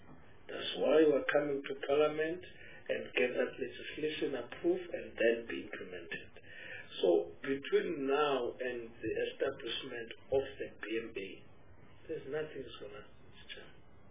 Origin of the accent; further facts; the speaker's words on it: Eastern Cape, South Africa; Even I know, I'm from the Eastern Cape, that a mother between 0 and 7 days, a father can't even go inside that room because it's where the mother is.